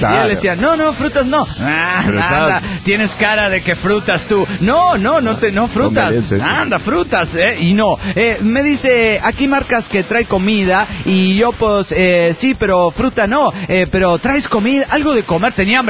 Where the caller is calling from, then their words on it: Cancún, Quintana Roo, Mexico; de Cancún, Quintana Roo.